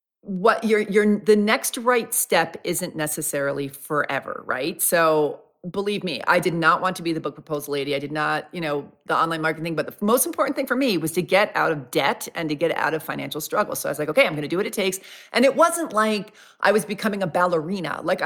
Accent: New York, United States; Like, I'm from New York and I'm really impatient and I just want the damn information.

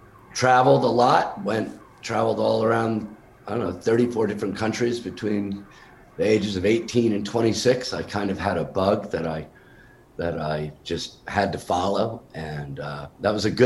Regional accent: New York, United States; also born or lived in Vermont; I grew up in New York and in Vermont. My family had a farm in Vermont.

